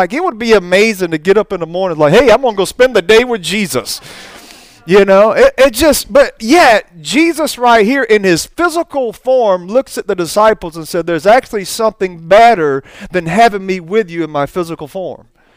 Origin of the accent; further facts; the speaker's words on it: Alabama, United States; You know, I'm from Alabama. We say some redneck terms, you know.